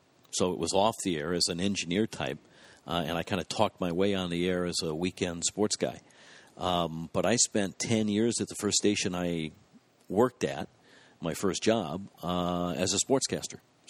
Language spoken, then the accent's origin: English; Detroit, Michigan, United States; No. I grew up in Detroit. Went to college nearby.